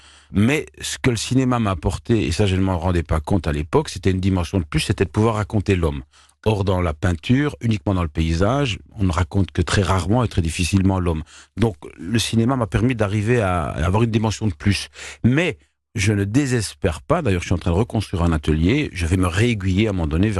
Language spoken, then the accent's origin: French; Wallonia, Belgium; De chez moi en Wallonie